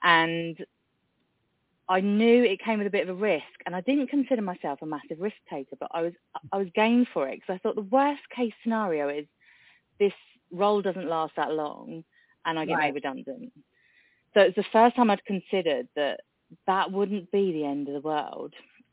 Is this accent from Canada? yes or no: no; England, United Kingdom; now in Dover, United Kingdom; And so I'm in the southeast of England in a small town, closest point to France, actually, called Dover.